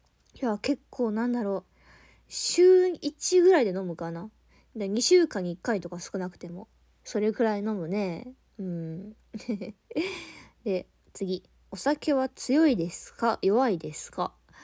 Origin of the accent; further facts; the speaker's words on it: Kansai, Japan; 私ね、地元が関西なんですよ。ね、関西って結構ね、お祭りとかもね、あって